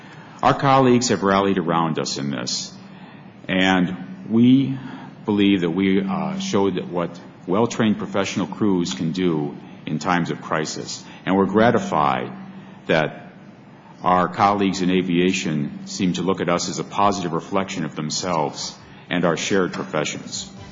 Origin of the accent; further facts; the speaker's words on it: Wisconsin, United States; Well, as you know, sir, I'm from Wisconsin as well